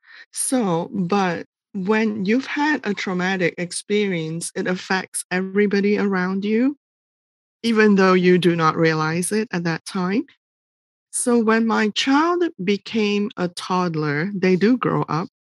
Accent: Malaysia; now in United States; I'll start by saying that I'm from Malaysia originally and have been in the United States for more than 20 years. So I've lived more than half my life here.

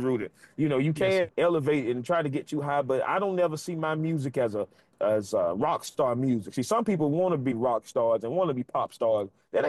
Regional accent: Georgia, United States; But at the end of the day, I am from West Georgia, and the blues I am presenting is West Georgia blues.

